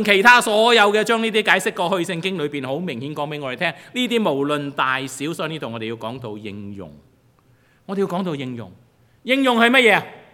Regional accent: Taishan, Guangdong, China; 还记得我们是台山人

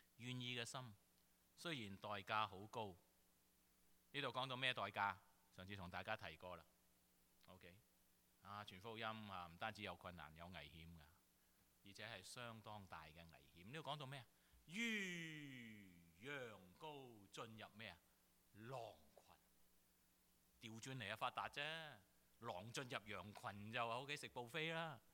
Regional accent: China; 我尤其是我们中国人

